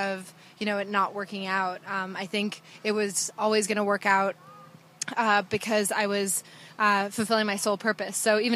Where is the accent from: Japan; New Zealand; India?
Japan; I grew up in Japan